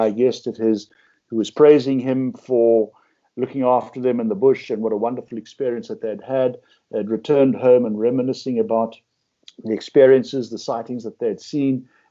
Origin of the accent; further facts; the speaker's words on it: South Africa; the paradigms and illusions that I had growing up in South Africa.